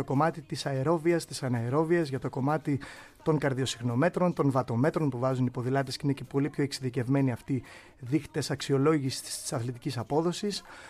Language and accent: Greek; Sparta, Peloponnese, Greece; Όντως σπαρτιάτης ποδηλάτης, αγαπώ τον τόπο μου